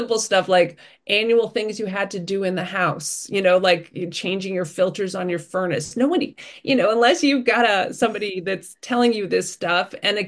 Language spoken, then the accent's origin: English; Chatham, New Jersey, United States; now in Cranford, United States; And then I grew up in Chatham, and so I'm a Jersey girl through and through. I lived in Hoboken, obviously.